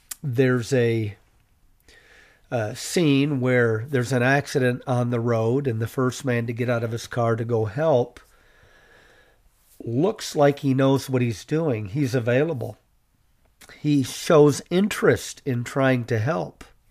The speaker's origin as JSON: {"language": "English", "country": "Ireland", "said": "I'm Irish. I love green."}